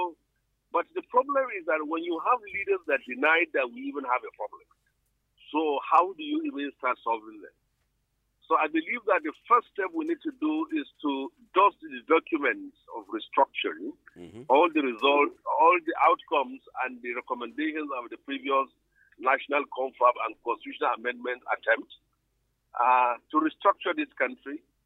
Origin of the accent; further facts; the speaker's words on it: Kaduna, Kaduna State, Nigeria; I am from Kaduna State, inside Kaduna City. I was born in Kaduna. My parents were born in Kaduna. And I'm granting this interview to you from Kaduna.